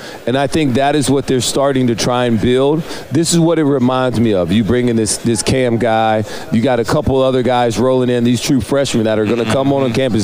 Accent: Prattville, Alabama, United States; Shout out to everybody back in Opelika and Auburn, man. Everybody knows I'm from Prattville.

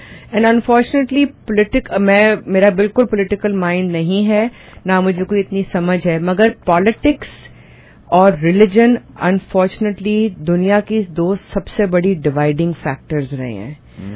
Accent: Pakistan; मैं भी पाकिस्तान में पली बड़ी हूं, जिंदगी का आधा वक्त मेरा वहां गुजरा है

